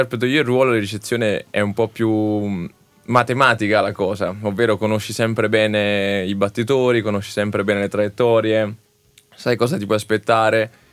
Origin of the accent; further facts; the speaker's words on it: Formia, Lazio, Italy; Sono di Formia.